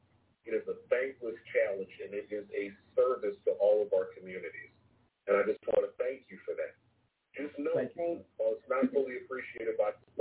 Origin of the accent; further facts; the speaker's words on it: California, United States; I grew up in the Bay Area in the 80s, man.